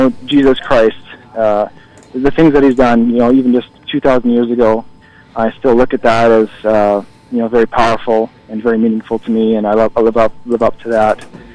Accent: Canada

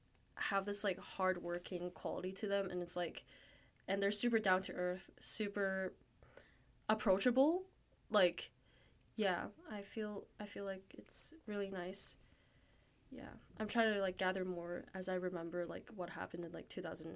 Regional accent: Hong Kong; Like, even when I was from Hong Kong, like, traveling to Tokyo.

